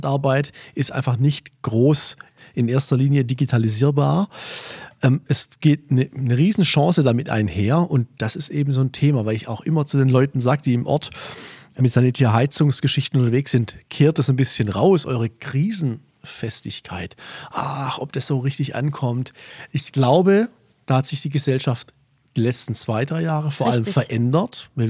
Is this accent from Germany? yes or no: yes; Winnenden, Baden-Württemberg, Germany; ich komme ja aus Winnenden, wie du weißt